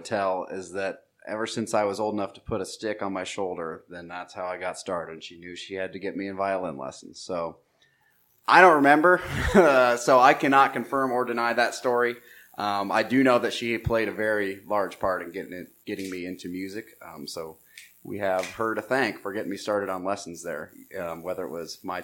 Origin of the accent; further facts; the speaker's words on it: Hartwick, Iowa, United States; I'm from the metropolis of Hartwick, Iowa.